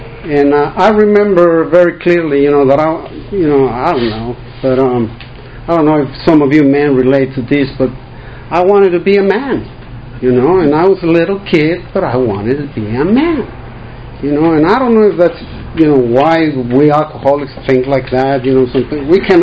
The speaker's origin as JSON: {"language": "English", "region": "Mexico City", "country": "Mexico", "said": "I am from Mexico City. I was born December 15, 1959."}